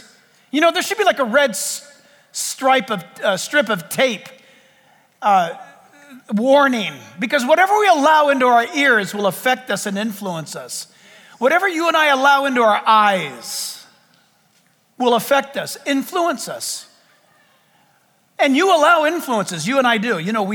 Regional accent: California, United States; I mean, you know, I'm speaking as a Californian.

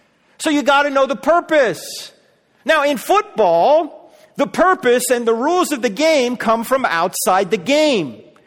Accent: New Jersey, United States; Look, I'm from New Jersey

